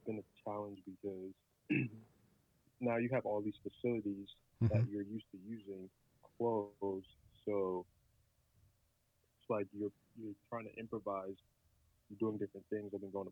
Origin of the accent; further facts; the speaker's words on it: New York, United States; I'm from New York. Went to UCLA for 2 years, and then transferred and went to USC for another 2 years.